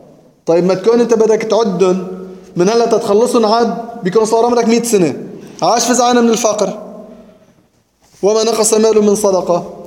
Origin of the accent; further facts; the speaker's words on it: Lebanon; مثال بسيط عندنا بلبنان